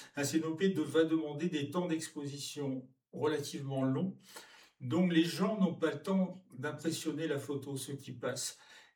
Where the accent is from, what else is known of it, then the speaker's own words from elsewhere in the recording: Morlaix, Brittany, France; born there; also born or lived in Marseille, France / Morocco; now in Guérande, France; j'ai 78 ans. Je suis né en Bretagne, à Morlaix.